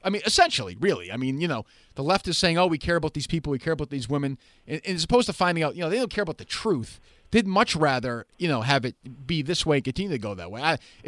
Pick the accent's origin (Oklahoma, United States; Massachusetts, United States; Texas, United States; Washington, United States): Massachusetts, United States; Boston; obviously I'm from Boston.